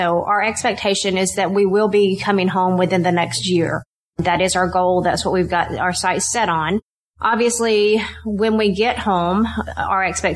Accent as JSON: {"language": "English", "region": "the South", "country": "United States", "tie": "born or raised there", "said": "I grew up in the South"}